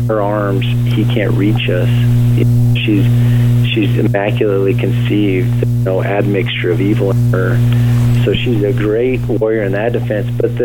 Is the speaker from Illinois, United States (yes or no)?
no; Wyoming, United States; I was born and raised in Wyoming, and then I did move to Montana after high school, went to work for my uncle, and I spent about 10 years working there